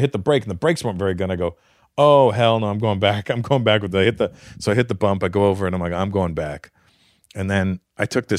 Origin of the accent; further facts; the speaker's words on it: Toronto, Ontario, Canada; born there; I was born in Toronto.